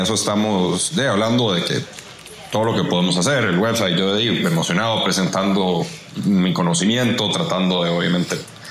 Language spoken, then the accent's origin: Spanish; Costa Rica; queríamos, obviamente, como buenos ticos celebrar antes de que todo saliera